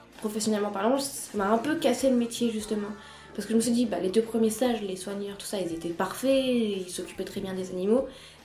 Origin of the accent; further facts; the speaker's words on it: Noisy-le-Sec, Île-de-France, France; moved away as an adult; Je suis née en région parisienne, à Noisy-le-Sec. J'y ai vécu jusqu'à mes 18 ans, donc j'ai fait mon primaire, collège, lycée.